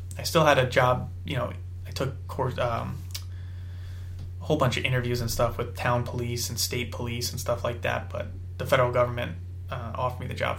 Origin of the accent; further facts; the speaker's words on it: Trumbull, Connecticut, United States; growing up in Trumbull, Connecticut your whole life, the world is so much different when you get down south.